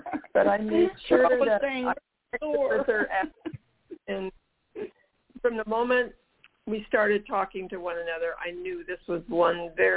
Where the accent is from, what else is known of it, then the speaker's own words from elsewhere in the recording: San Diego, California, United States; also born or lived in Minnesota; now in Florida, United States; No, I'm a Southern California girl, born and raised in San Diego. And in my late 20s, we moved to Minnesota.